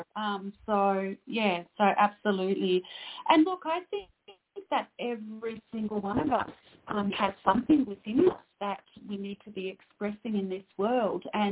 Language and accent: English; Australia; born there; I came from a migrant family, so obviously, I live in Australia. I was born in Australia of migrant parents from Serbia. So the surname is from Serbia